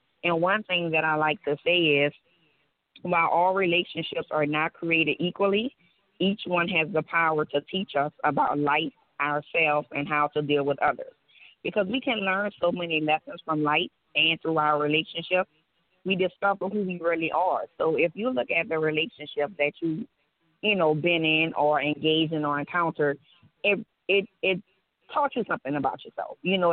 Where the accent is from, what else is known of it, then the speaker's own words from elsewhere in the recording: New Orleans, Louisiana, United States; I'm from New Orleans, Louisiana, born and raised.